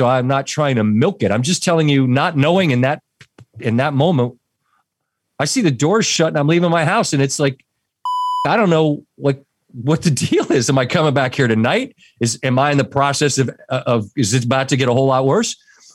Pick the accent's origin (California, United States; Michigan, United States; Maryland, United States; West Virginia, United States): Maryland, United States; You think we're like dumpster trash because we're from Maryland?